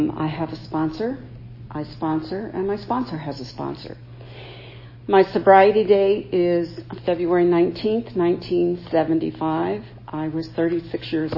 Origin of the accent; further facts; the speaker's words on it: Nutley, New Jersey, United States; also born or lived in California; I grew up in Nutley, New Jersey. Spent most of my adult life in California, actually.